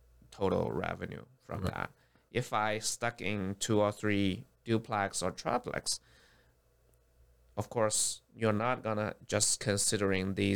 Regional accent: China; now in United States; I come from China.

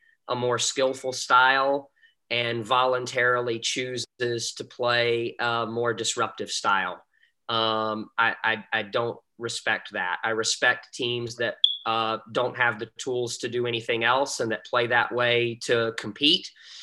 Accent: North Carolina, United States; Well, I grew up in North Carolina, and although we do have a professional franchise there, I'm not an NBA fan.

